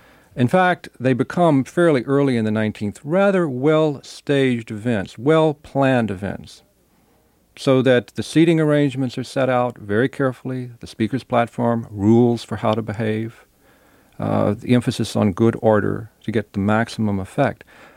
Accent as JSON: {"language": "English", "region": "Texas", "country": "United States", "tie": "born or raised there", "said": "I grew up in Texas. I grew up around religion."}